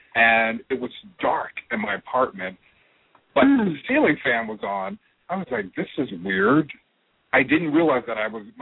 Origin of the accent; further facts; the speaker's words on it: New Jersey, United States; I'm originally from New Jersey, yeah.